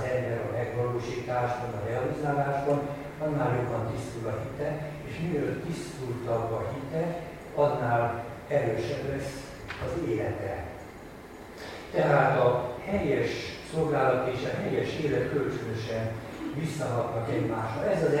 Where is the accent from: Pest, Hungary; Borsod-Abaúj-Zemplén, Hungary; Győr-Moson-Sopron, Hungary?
Pest, Hungary; Gödöllő; én Gödöllőn a parókián nőttem fel.